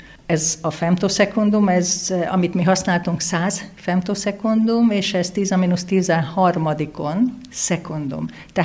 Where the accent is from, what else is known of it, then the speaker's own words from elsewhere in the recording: Békéscsaba, Békés, Hungary; also born or lived in Transdanubia; majdnem Szegeden születtem, de aztán végül is elkerültünk a Dunántúlra, és ez Békés Csabán volt. Ez Békés Csabán volt, ott érettségiztem, és úgy jelentkeztem Szegedre.